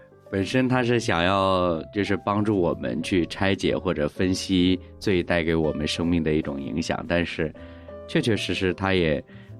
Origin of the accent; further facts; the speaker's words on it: China; 我们中国人是讲究什么传统美德的